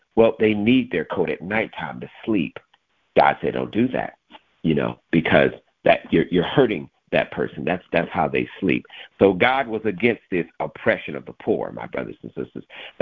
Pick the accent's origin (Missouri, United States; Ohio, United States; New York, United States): Missouri, United States; St. Louis; I'm from St. Louis, Missouri, so I remember this one.